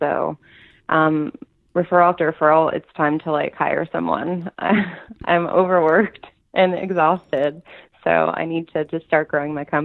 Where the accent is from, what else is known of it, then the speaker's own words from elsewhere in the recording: Pennsylvania, United States; also born or lived in Virginia; So my husband and I moved here from Virginia to back to Pennsylvania to be closer to home to parents, because we had a one-year-old son at the time.